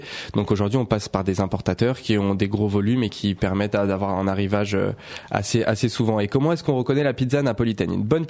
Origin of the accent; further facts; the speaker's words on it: Enghien-les-Bains, Île-de-France, France; Alors moi j'ai grandi, j'ai été élevé à Enghien-les-Bains